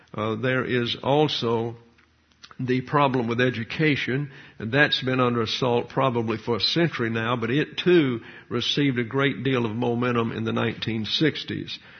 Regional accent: Troy, Alabama, United States; I was in a really strange place while living in my hometown. And that would be the campus of Troy State University at that time.

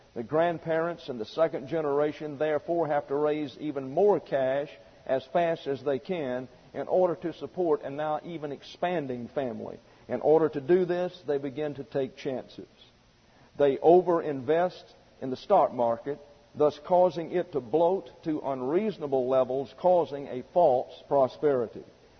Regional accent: Alabama, United States; These are people that I knew growing up in Alabama.

